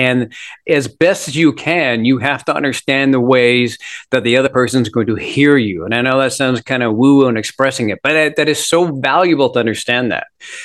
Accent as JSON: {"language": "English", "region": "Minnesota", "country": "United States", "tie": "born or raised there", "also_born_or_lived": "Canada", "said": "Like I grew up, for the most part, born in Canada, but I grew up in Minnesota, and so we always had a bit of a rivalry with like Iowa or Wisconsin."}